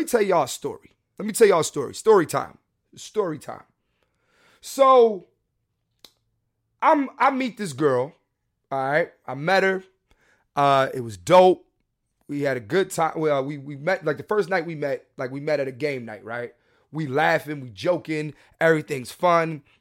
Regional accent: Philadelphia, Pennsylvania, United States; I'm born and raised in Philadelphia. This shirt is culture.

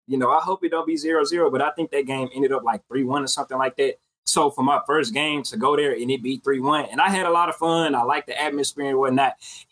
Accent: Dallas, Texas, United States; because he hometown boy, because I'm from Dallas area. He from the Dallas area.

